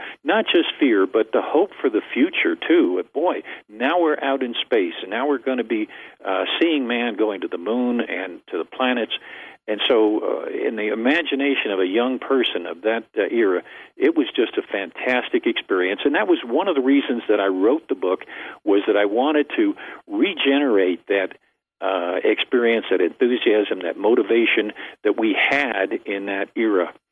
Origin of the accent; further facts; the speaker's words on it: New Jersey, United States; moved away as an adult; No, actually, I'm a transplant. I was born in New Jersey and spent the first 19 years there before I went into the Army